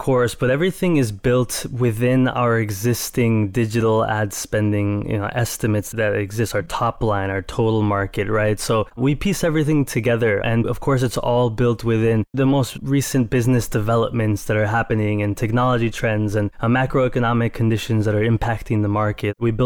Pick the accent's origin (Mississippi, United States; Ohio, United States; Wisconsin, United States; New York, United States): New York, United States; Queens; So I'm a New Yorker.